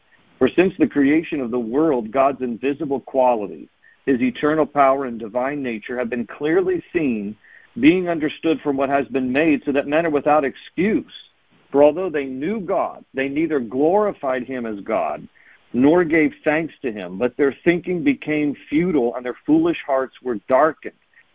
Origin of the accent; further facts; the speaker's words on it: Falls Church, Virginia, United States; also born or lived in Washington, D.C.; I'm a Virginia boy. I was actually born in Washington, D.C., but I was raised in Falls Church. I grew up in Northern Virginia, and here I am pastoring still in Northern Virginia in Leesburg.